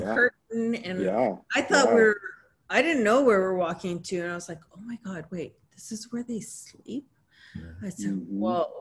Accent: Canada; Because I came from Canada

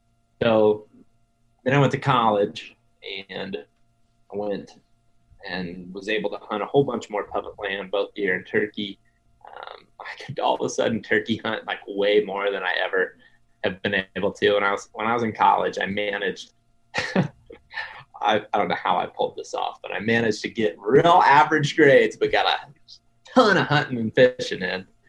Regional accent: Ohio, United States; So I grew up in Western Ohio, but I told you guys before we started, my grandparents live in Eastern or Central Ohio.

